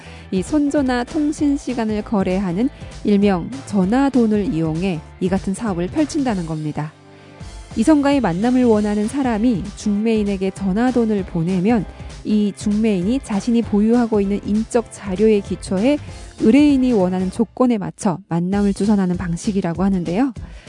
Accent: North Korea; now in South Korea

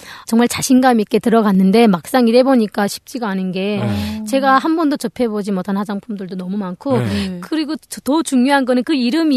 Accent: North Korea; now in South Korea; 북한에서 왔다고 하니까

